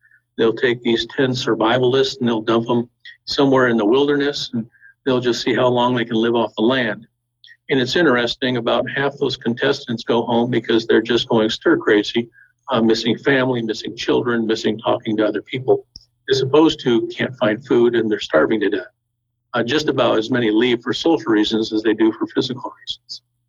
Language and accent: English; Detroit, Michigan, United States; Growing up outside of Detroit, we learned French because of our proximity to Canada.